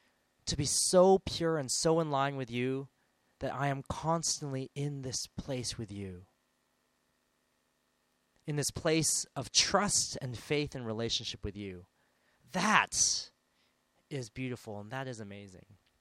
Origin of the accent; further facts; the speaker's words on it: San Marino, California, United States; Oh, you know, San Marino was the city I grew up in Los Angeles. In Los Angeles, there's a small San Marino.